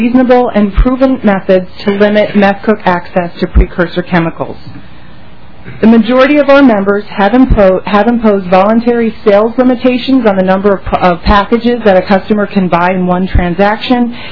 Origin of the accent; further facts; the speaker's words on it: Minnesota, United States; I am a Minnesotan. My home and office are both in Minneapolis.